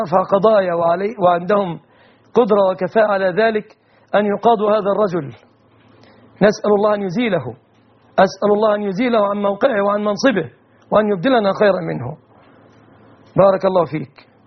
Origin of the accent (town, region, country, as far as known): Egypt